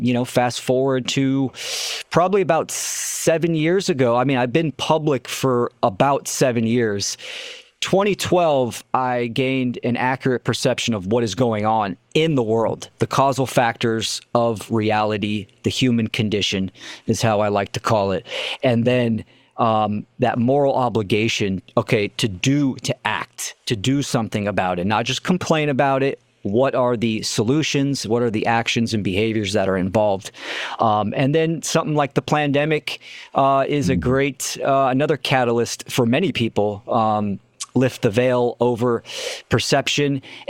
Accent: California, United States; I am born and raised in the Bay Area, Northern California.

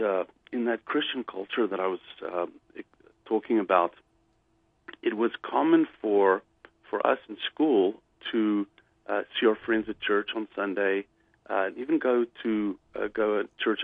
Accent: South Africa; I grew up in the 80s in South Africa, which was still a racially divided country.

